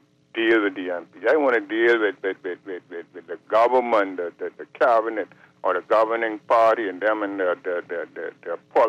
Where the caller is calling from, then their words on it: New Providence, Bahamas; Yeah, I'm from St. Barnabas, and so you know.